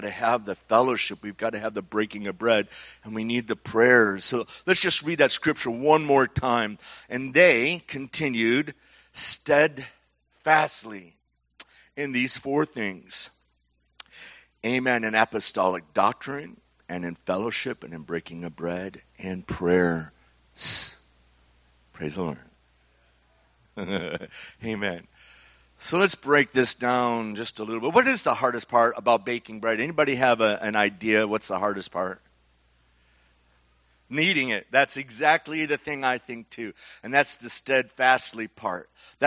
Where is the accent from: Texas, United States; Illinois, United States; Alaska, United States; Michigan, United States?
Michigan, United States; I grew up in Michigan in a Catholic church until I was, I don't know, 8 or 9, and that was it.